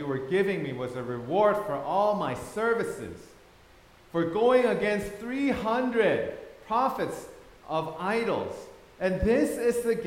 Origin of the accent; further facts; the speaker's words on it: Thailand; Now, I grew up in Thailand.